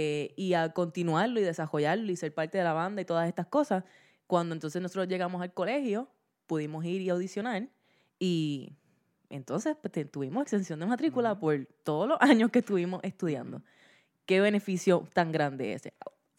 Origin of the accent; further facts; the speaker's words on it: Guayanilla, Puerto Rico; Nosotros venimos de Guayanilla